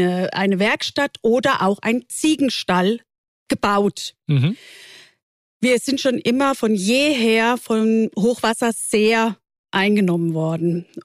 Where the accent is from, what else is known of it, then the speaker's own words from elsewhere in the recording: Stadtprozelten, Bavaria, Germany; bei uns in Stadtprozelten, wir haben einen Kosenamen, Necknamen, und zwar sind wir die Gashöckler.